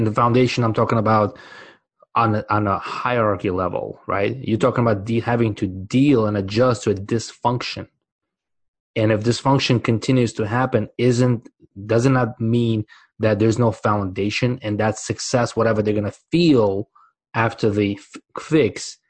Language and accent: English; Uzbekistan; first language Russian; English is a second language; moved away; Right, I'm from Uzbekistan originally. Mm-hmm. That's where I was born. But the only language I ever spoke was Russian.